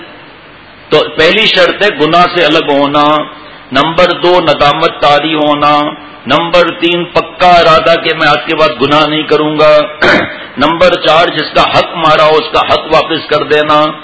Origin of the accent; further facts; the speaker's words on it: Sindh, Pakistan; ہمارے سندھ میں کیا توبہ ہے، ہمارے گاؤں میں، مجھے اور جگہ کا پتہ نہیں